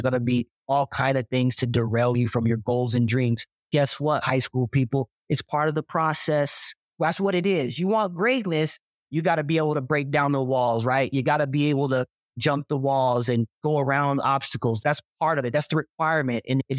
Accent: Fresno, California, United States; also born or lived in Los Angeles, United States; Yes, I'm from Fresno, California, early childhood, and then middle school years, high school years, moved to LA and got the rest of my young childhood in LA.

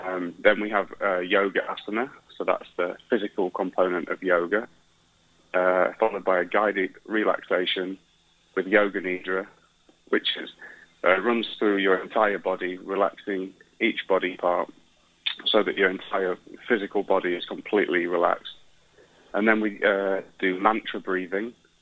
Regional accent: England, United Kingdom; I grew up in England, as you can probably hear

